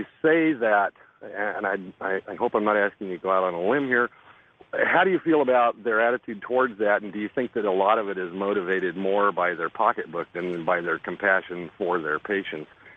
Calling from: Portland, Oregon, United States; I'm calling from Portland, Oregon, listening to you on KX1190.

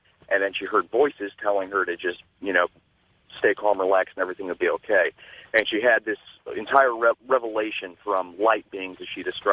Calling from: Ohio, United States; I'm from Ohio.

